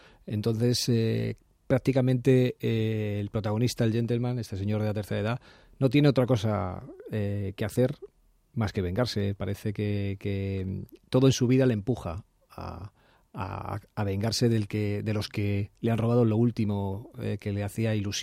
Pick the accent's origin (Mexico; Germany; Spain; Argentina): Spain; como sobre todo como lector español de novela fundamentalmente anglosajona y norteamericana